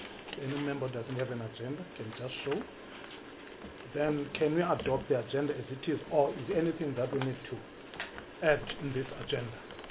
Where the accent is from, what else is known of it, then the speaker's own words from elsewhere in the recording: Eastern Cape, South Africa; I'm a permanent delegate from the Western Cape. Originally, I'm from Eastern Cape